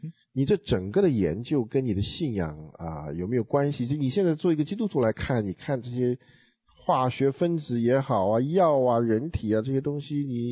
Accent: China; 这都是西医的观念，中医的，我们中国人的观念不清不楚

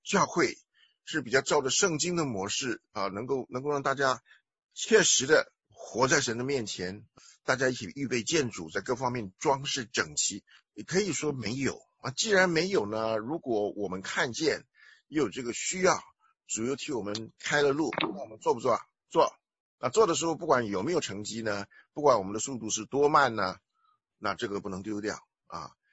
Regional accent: China

